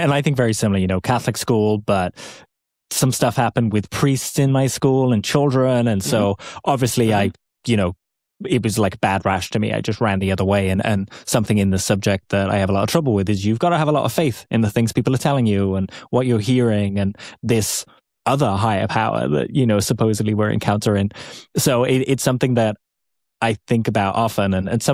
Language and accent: English; Wales, United Kingdom; moved away as an adult; now in United States; even as a British person that's now living in America, I left because of the monarchy.